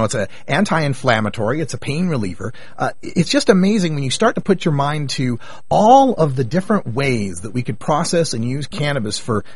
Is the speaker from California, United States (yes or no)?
no; Idaho, United States; Well, you know, my home state of Idaho has some pretty severe laws on paraphernalia.